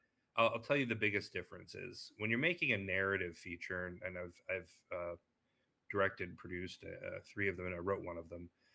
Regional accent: Midwest, United States; So we were both like, hey, we're from the Midwest.

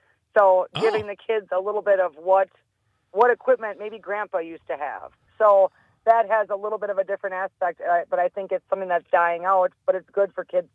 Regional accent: Mayville, Wisconsin, United States; Dodge County, I was born and raised in Mayville, Wisconsin. Dodge County is one of those communities that just takes care of each other.

